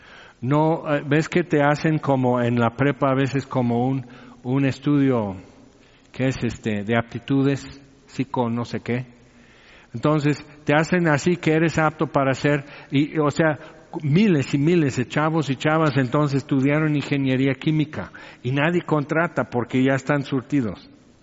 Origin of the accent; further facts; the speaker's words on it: Orange, California, United States; born there; Pues yo nací en el Hospital del Niño en Orange, California.